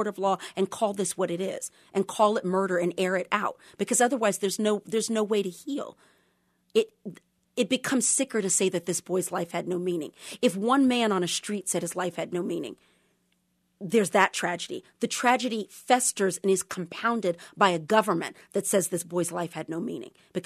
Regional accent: Texas, United States; I grew up in Texas.

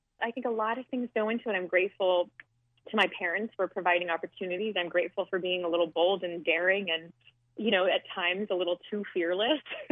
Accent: California, United States; moved away as an adult; also born or lived in Cincinnati; when I moved from California right after high school, I went to Cincinnati

